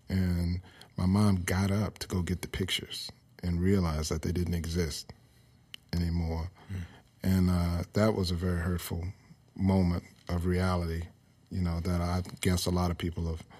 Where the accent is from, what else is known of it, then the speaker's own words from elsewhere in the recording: New Orleans, Louisiana, United States; 3916 Odin Street is the house, is the address of the house that I grew up in New Orleans for the most part of my life. When I was a little kid, we lived in the Lower Ninth Ward